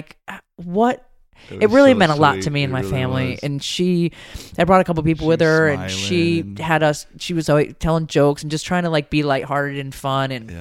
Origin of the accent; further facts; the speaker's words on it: Connecticut, United States; now in Fulton County, United States; I don't even know what county I grew up in Connecticut, but I know I live in Fulton County in Georgia